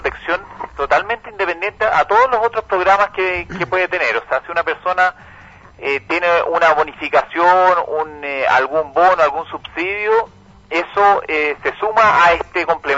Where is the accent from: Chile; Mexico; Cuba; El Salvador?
Chile; Tenemos que nosotros como ciudadanos, como chilenos, tenemos que tener en foco en la primera prioridad